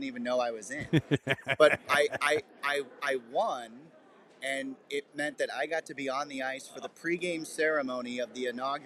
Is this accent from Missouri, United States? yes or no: yes; St. Louis, Missouri, United States; moved away; also born or lived in West Palm Beach, United States; So my family, I grew up in St. Louis here, but my dad's job transferred us to West Palm Beach, Florida in 1993.